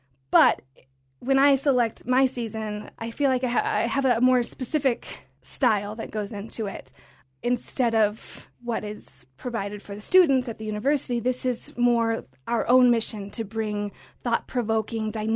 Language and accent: English; Laramie, Wyoming, United States; So I was born and raised in Laramie. I grew up here, and I always enjoyed theater from a very young age.